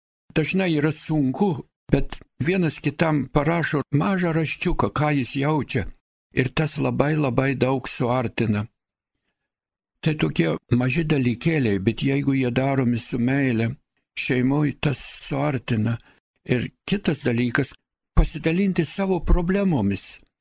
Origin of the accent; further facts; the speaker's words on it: Samogitia, Lithuania; Aš esu žemaitis, mano žmona buvo suvalkietis.